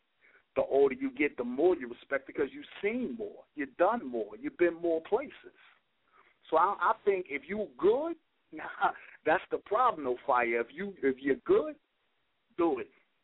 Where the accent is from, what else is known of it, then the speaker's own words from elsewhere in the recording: Brooklyn, New York, United States; now in Pittsburgh, United States; I'm from Brooklyn, Ma, but I'm out here in Pittsburgh.